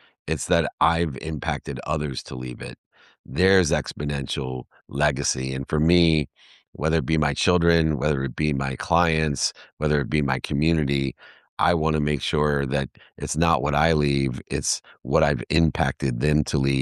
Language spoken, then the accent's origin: English; Akron, Ohio, United States; born there; I'm a Midwestern guy at heart. I was born in Akron, Ohio